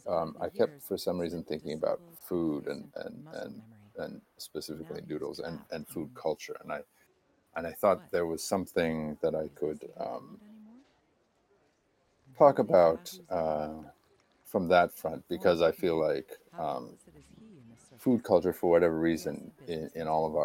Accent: Saskatchewan, Canada; I could kind of relate to my upbringing growing up in Saskatchewan.

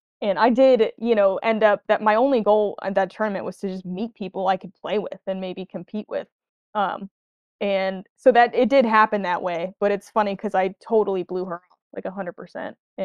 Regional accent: Missoula, Montana, United States; The first tournament I played was Zootown Open, which is in my hometown, Missoula.

